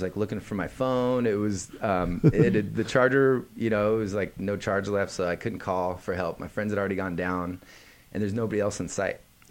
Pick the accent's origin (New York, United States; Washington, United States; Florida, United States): Washington, United States; North Bend; I grew up in a little town called North Bend.